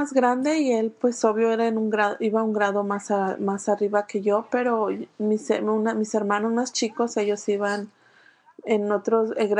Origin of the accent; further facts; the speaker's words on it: León, Guanajuato, Mexico; born there; En León, Guanajuato, México.